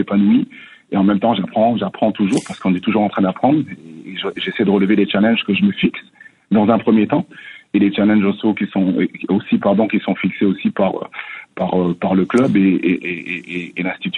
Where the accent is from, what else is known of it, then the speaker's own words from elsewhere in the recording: France; comme vous le savez, je viens de la France